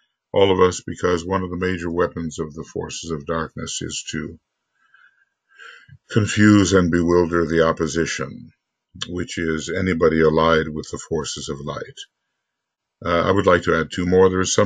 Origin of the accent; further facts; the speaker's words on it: United States; I'm an American, I guess, in this particular incarnation